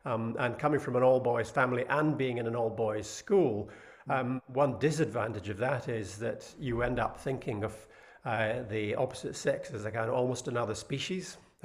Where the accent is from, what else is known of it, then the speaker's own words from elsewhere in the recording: Edinburgh, Scotland, United Kingdom; So I grew up in South Edinburgh. I was very lucky to have a very privileged childhood.